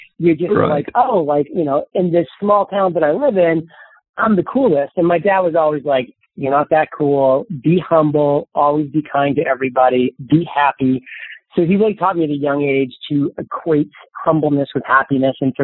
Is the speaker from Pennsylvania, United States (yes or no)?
no; Maine, United States; I was 27 years old, and I'm watching the New England Patriots football, and I'm born and raised in Maine.